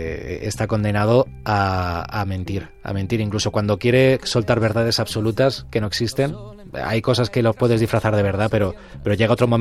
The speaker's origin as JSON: {"language": "Spanish", "town": "Alcalá de Henares", "region": "Community of Madrid", "country": "Spain", "said": "en mi caso, que yo soy Alcalá de Henares, pues vives en una ciudad que tiene pues sus más y sus menos"}